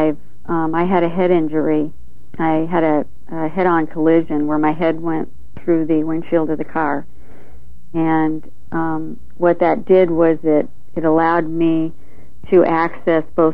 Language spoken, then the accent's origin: English; Woodland Hills, California, United States; I grew up in California in Woodland Hills. It was in Southern California, which is about 20 minutes inland from Malibu.